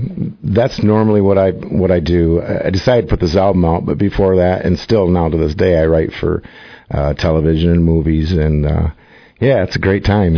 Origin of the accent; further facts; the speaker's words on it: Flint, Michigan, United States; now in Clio, United States; I was born and raised actually around the Flint area, and I reside now in Clio.